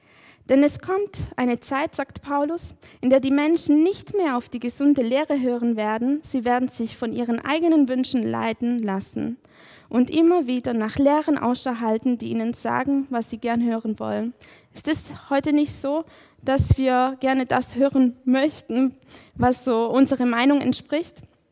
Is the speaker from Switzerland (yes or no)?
no; Sicily, Italy; German is a second language; Wie ihr gemerkt habt, ich komme aus Sizilien, deswegen so viele Beispiele.